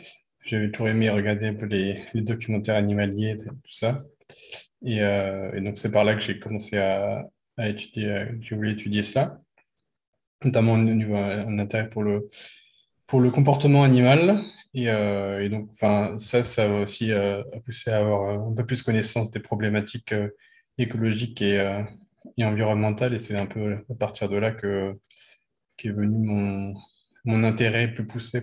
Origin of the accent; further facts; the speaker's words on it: Grand Est, France; now in Nancy, France; J'habite à Nancy depuis un peu plus de 3 ans. Je suis originaire d'Alsace à la base. J'ai un peu vadrouillé dans plusieurs pays avant de revenir en France.